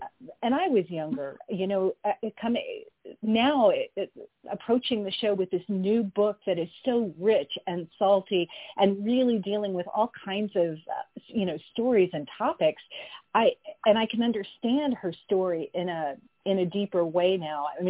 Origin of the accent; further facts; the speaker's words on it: Columbus, Indiana, United States; now in New York, United States; Well, I'm originally from Columbus, Indiana, but I've been in New York for a long time. I went to NYU here, and so I'm a New Yorker now.